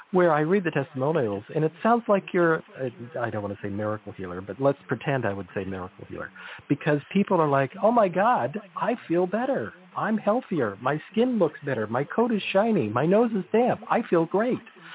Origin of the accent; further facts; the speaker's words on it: California, United States; I grew up near the Salinas Valley, so there's bad words about how much chemicals they use down there.